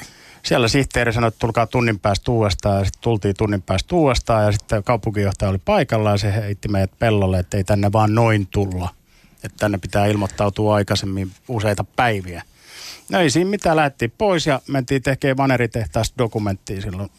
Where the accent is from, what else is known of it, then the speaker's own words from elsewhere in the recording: Russia; Finnish is a second language; mittasuhteethan meillä Venäjällä on silleen, että Moskova ja Pietari, ne tavallaan kehittyy